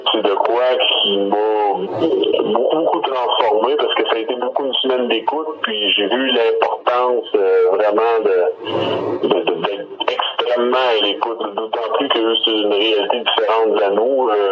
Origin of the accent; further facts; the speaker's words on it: Sorel-Tracy, Quebec, Canada; Moi, je viens du Québec. Je suis de la région de Sorel-Tracy.